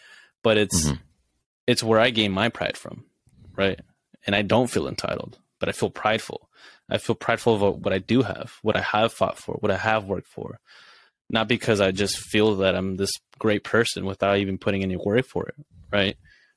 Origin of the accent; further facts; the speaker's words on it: Sonoma, California, United States; growing up in Sonoma, we've met tons of people like that, honestly.